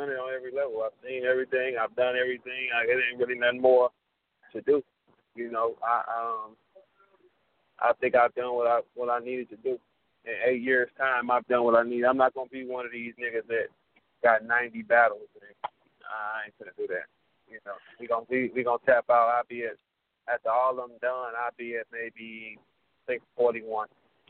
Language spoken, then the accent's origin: English; St. Louis, Missouri, United States; and I'm from St. Louis. I ain't even supposed to play that game.